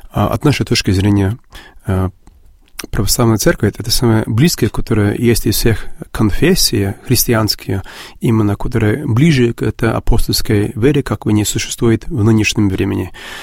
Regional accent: Geelong, Victoria, Australia; друг из моего родного города, Джилонга

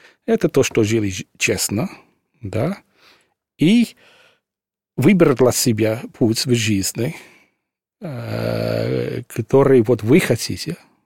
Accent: England, United Kingdom; now in Russia; хотя я родился в Англии, вырос в Великобритании, но все-таки я женился здесь. Все мои дети здесь родились. Я стал священником здесь.

